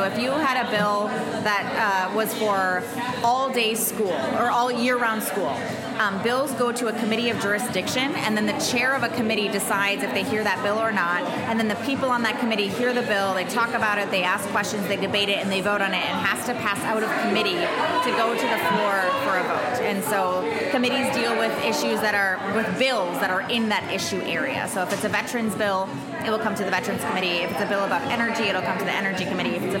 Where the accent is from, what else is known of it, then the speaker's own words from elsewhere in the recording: Apple Valley, Minnesota, United States; I represent the community I was born and raised in. I was born and raised in Apple Valley.